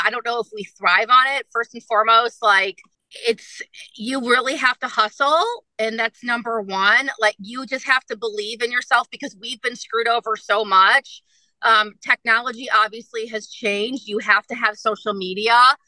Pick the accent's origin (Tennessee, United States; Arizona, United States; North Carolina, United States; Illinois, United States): Illinois, United States; Chicago; At the time, I'm from Chicago. My husband's from Italy.